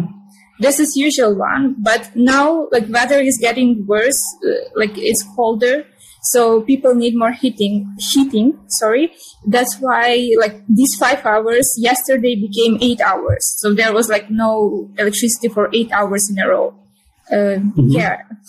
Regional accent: Zakarpattia Oblast, Ukraine; Zakarpatska Oblast. I'm from Zakarpatska Oblast. This is the safest part in Ukraine right now.

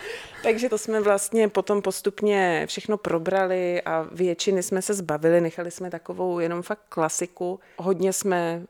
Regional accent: Prague, Czechia; now in Statenice, Czechia; Já jsem původně z Prahy 6 a s manželem jsme se přestěhovali do Statenic, protože to je blízko.

